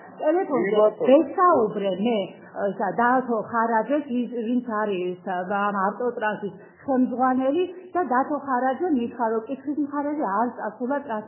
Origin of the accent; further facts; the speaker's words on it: Imereti, Georgia; მე აქ დაბადებული ვარ გაზრდილი ვარ